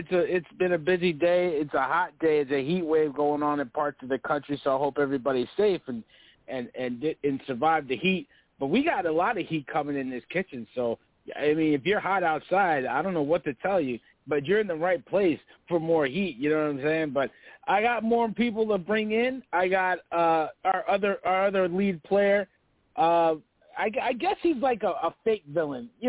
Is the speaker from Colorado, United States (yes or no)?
yes; Colorado, United States; But calling in from the 970 from Colorado. I'm from the Colorado area.